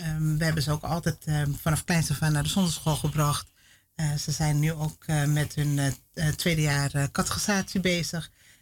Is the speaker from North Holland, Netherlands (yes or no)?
yes; Wormerveer, North Holland, Netherlands; born there; ik ben geboren in Wormerveer, dus, in de Molukse wijk.